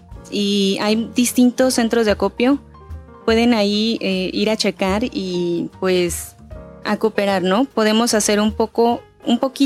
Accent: Mexico; uno como mexicano, ¿qué más puede decir?

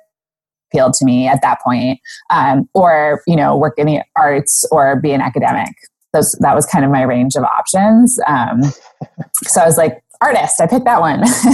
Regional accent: Santa Barbara, California, United States; also born or lived in Iceland; So I was actually born in Iceland. I have Icelandic parents, but I grew up in California, Santa Barbara, California.

